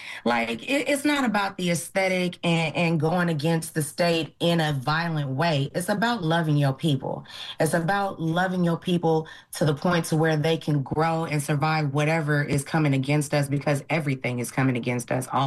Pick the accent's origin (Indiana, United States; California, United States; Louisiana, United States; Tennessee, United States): California, United States; Oakland; I'm a Black woman. I'm from East Oakland, Seminary and Elizabeth Street, you know, native.